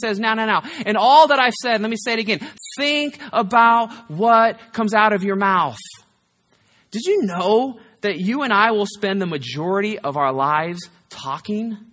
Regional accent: Hayward, California, United States; People think I'm from the South. I'm not. I grew up in the inner city of Hayward.

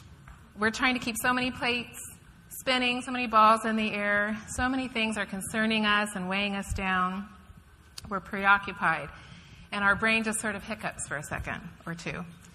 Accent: Redondo Beach, California, United States; We came here originally from Redondo Beach when my husband was hired to be the youth pastor here.

